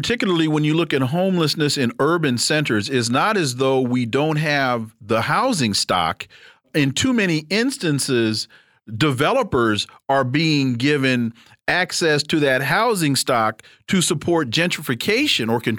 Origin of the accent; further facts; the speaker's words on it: Sacramento, California, United States; and I am from Sacramento, California, and spend a lot of time in Oakland